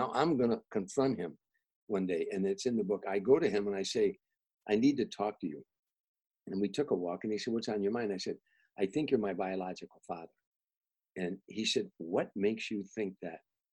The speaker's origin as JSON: {"language": "English", "town": "Harvey", "region": "Illinois", "country": "United States", "said": "He was from Blue Island. I was from Harvey, but we were from Harvey, but."}